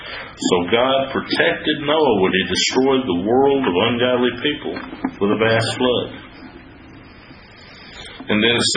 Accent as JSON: {"language": "English", "region": "Southern United States", "country": "United States", "said": "poor English, but hey, I'm a Southerner, might as well fit the stereotype"}